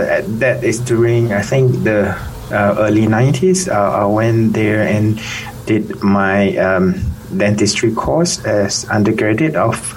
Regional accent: Perlis, Malaysia; also born or lived in Penang; I grew up, I was born in Penang and live in the state called Perlis, which is the northern state of Malaysia. That's pretty close to the Thailand border.

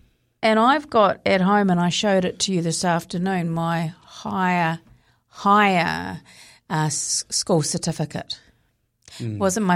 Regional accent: Te Aroha, Waikato, New Zealand; But it was interesting because I grew up in Te Araha, which was up in the Waikato.

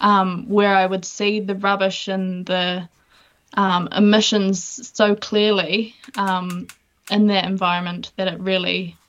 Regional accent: Browns, Southland, New Zealand; I grew up in a very small town called Browns, which is in Southland, on a deer farm.

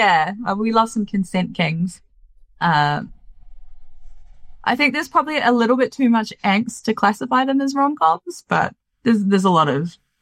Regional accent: Auckland, New Zealand; Auckland is my hometown, so I'm very excited to have an excuse to go home.

